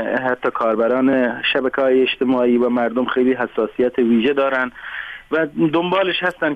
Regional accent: Iran; ما به عنوان یک ایرانی

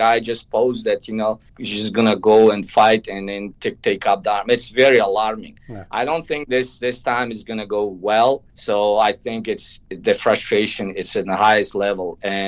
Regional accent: Gorno-Badakhshan, Tajikistan; English is a second language; But I'm from Vanj district, which is nearby the Womar. So we have a very close relationship with the people.

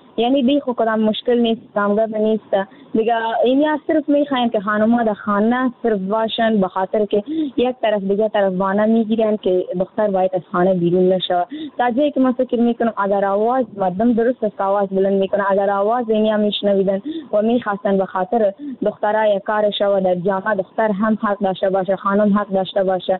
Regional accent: Afghanistan; در جامعه همه ما افغان هستیم

